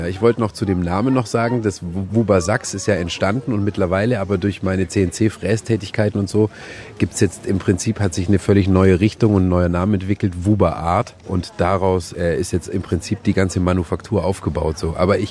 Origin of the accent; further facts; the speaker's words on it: Lindau, Bavaria, Germany; ich komme aus Lindau